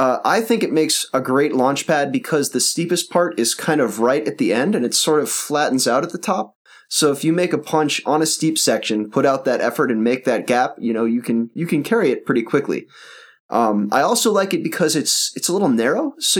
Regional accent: New England, United States; I grew up in New England, and there's a very similar kind of gray, worn out feel to the buildings.

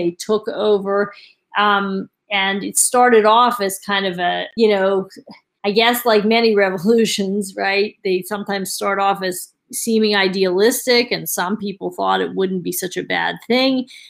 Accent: New York City, New York, United States; I'm a New Yorker, so I say that with love.

